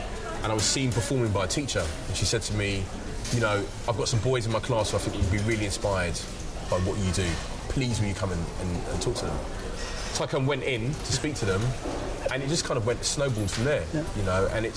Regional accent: England, United Kingdom; accent: English; unfortunately I was from England, had a very strong English accent, couldn't do a very good fake American accent.

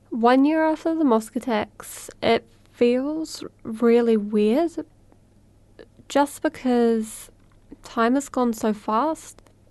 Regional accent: Christchurch, Canterbury, New Zealand; It's interesting how the attacks have changed Christchurch. This is my hometown

